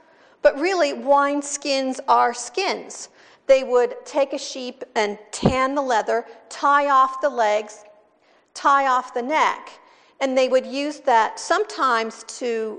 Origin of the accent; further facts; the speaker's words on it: California, United States; I grew up near Napa Valley, California, where there is a lot of winemaking happening.